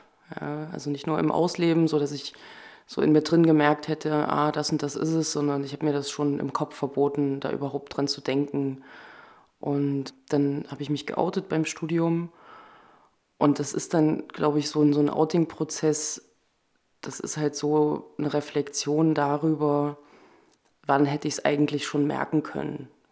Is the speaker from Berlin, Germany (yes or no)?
no; Thuringia, Germany; Ich bin 1983 im Eichsfeld in Thüringen geboren und aufgewachsen